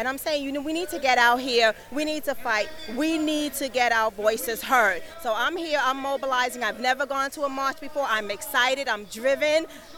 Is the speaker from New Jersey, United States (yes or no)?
yes; Perth Amboy, New Jersey, United States; from Perth Amboy, New Jersey.